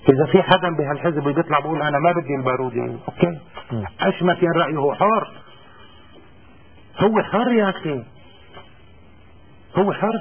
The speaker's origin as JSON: {"language": "Arabic", "country": "Lebanon", "said": "انا مواطن لبناني مسلم سني،"}